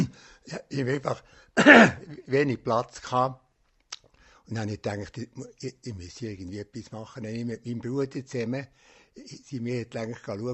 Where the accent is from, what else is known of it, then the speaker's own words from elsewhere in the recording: Lenk, Bern, Switzerland; Ja, ich bin an der Lenk aufgewachsen. Ich habe die meiste Zeit hier an der Lenk verbracht.